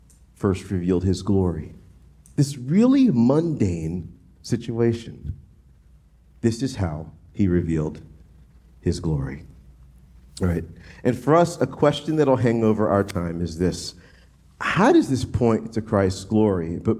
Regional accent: the South, United States; Woman, I don't know about you, but I'm from the South.

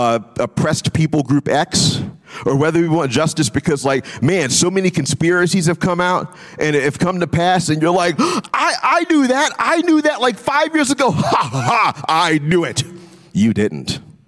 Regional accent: New Orleans, Louisiana, United States; And as growing up in New Orleans, one of the cool features about the atmosphere in New Orleans, the kind of the topography

